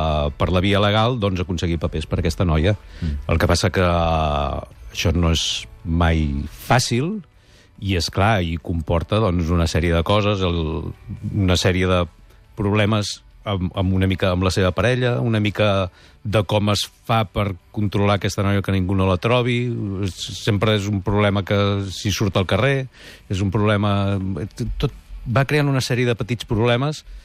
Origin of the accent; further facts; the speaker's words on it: Vic, Catalonia, Spain; now in Sabadell, Spain; Jo sóc de Vic, jo sempre ho dic, Sí. Visc a Sabadell, però jo sóc de Vic.